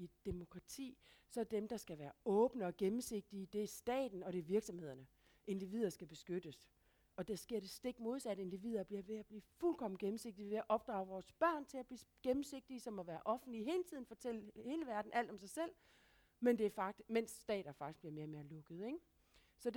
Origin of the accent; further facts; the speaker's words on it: Jutland, Denmark; Jeg er selv jyde, så jeg kan godt sige det.